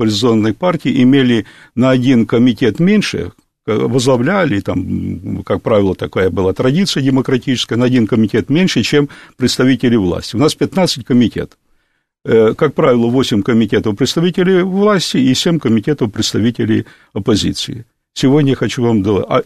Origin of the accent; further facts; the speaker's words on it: Ukraine; Нет, я с Украины, я знаю хорошо, да.